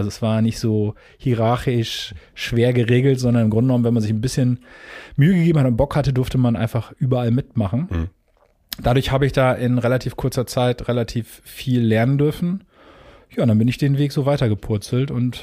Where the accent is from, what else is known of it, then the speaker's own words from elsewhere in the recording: Hamburg, Germany; Ich komme aus Hamburg